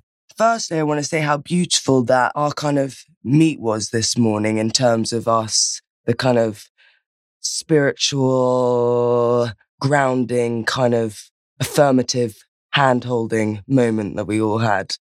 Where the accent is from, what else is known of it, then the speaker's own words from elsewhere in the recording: England, United Kingdom; I'm so English. So it's like, you know, when we like hold hands, it's like, yeah, this is, I actually really enjoy this.